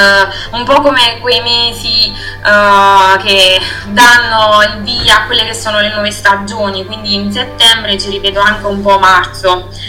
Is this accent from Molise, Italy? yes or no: yes; Santa Croce di Magliano, Molise, Italy; vengo da Santa Croce di Magliano, un piccolo paesino del Molise.